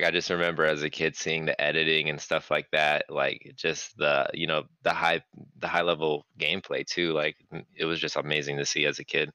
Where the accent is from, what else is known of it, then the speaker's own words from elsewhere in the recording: Florida, United States; I'm from Florida